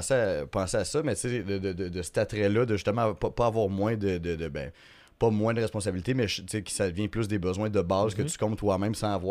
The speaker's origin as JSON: {"language": "French", "town": "Quebec City", "region": "Quebec", "country": "Canada", "said": "Moi, je me cherchais une place pour le faire à Québec, parce que je viens de Québec."}